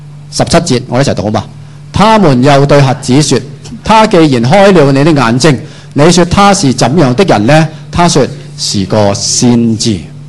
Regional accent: China; 我哋中国人行街吓吐啊

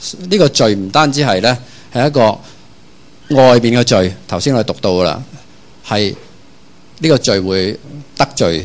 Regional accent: Hong Kong; 即是主宰着我们香港人的思想啊

